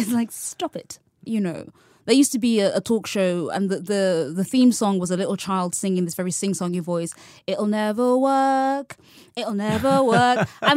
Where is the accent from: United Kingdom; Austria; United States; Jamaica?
United Kingdom; Because I'm still British. I can't help that.